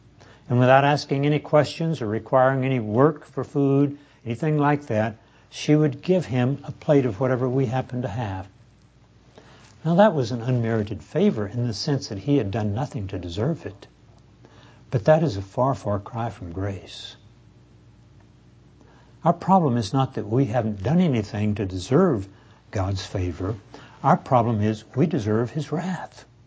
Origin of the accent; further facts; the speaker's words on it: Texas, United States; When I was a boy growing up in the Depression years in East Texas, and we lived fairly near, rather close to a railroad track